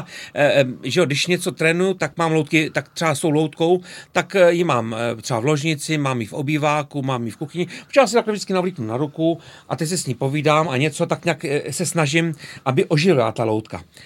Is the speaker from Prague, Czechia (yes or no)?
yes; Prague, Czechia; doma je pro mě vždycky bylo a je Praha, respektive Horní Počernice. No. Takže tam jsem se já jsem se narodil na Vinohradech, ale jsem Pražák a strávil jsem ale víc jak půlku mýho života v zahraničí.